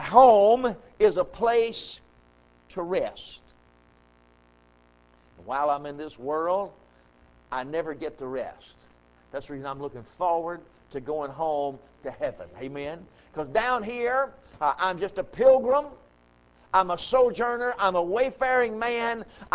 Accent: the South, United States; I was raised in the South. We were what's commonly referred to as po-white trash.

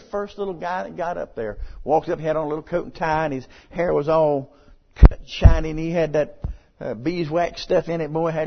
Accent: United States; I'm a Christian first. And after that, I'm an American.

